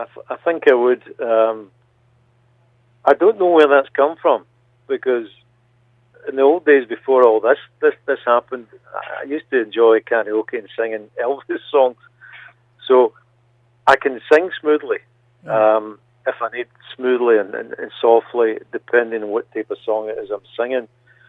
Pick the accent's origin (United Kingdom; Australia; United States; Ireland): United Kingdom; because we're the British reserve that we tend to have.